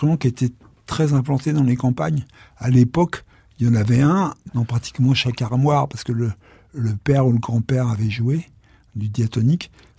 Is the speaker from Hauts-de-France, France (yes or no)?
no; Villejuif, Île-de-France, France; J'ai les deux pieds ici depuis toujours, hein. Je suis né à Villejuif.